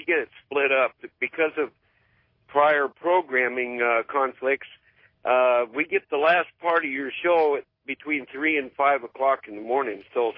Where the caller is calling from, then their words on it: Kalispell, Montana, United States; I'm a long-time listener. I'm calling from Kalispell, Montana on 1180 KOFI